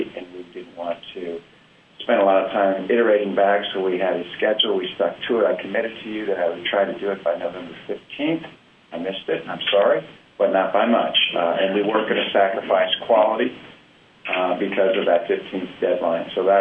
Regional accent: Missouri, United States; Obviously, being a growing up in Missouri

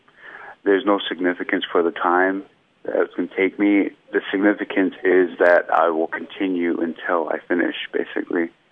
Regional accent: Ashland, Montana, United States; my hometown, Ashland, Montana.

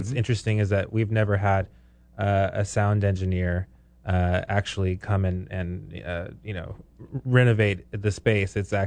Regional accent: San Antonio, Texas, United States; Originally, I'm from San Antonio.

